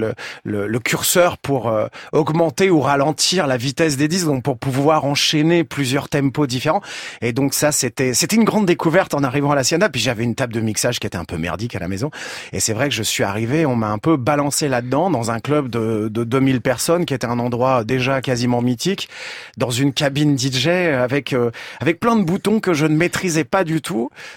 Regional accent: France; quand j'étais gamin en France

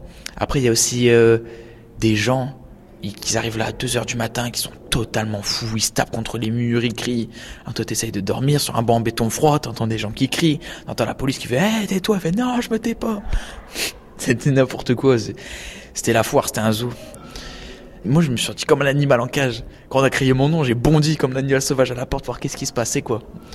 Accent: France; que j'étais pas un français, alors que je suis français.

